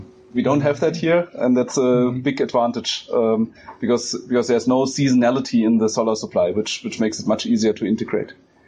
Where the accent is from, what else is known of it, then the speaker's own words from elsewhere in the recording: Germany; I can tell you that from my home country in Germany